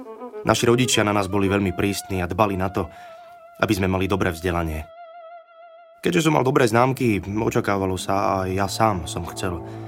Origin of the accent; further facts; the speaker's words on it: Stropkov, Prešov Region, Slovakia; Pochádzam zo Stropkova a narodil som sa do rómskej rodiny. Robotníkovi a robotníčke v apríli 1972.